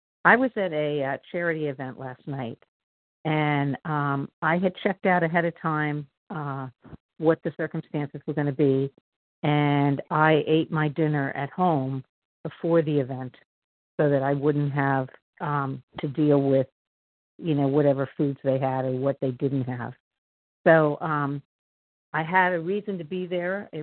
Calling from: Pennsylvania, United States; a recovered compulsive overeater from outside of Philadelphia, Pennsylvania.

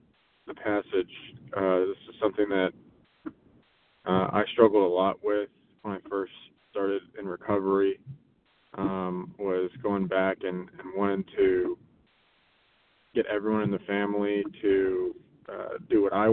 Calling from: Oregon, United States

